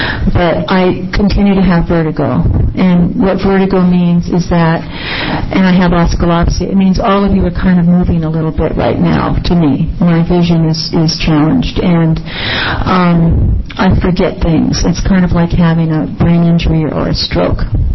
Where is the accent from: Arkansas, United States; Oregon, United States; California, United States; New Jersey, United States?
Oregon, United States; Corvallis; also born or lived in South America; I'm a born and bred Oregonian. I was born in Corvallis. Later raised in South America.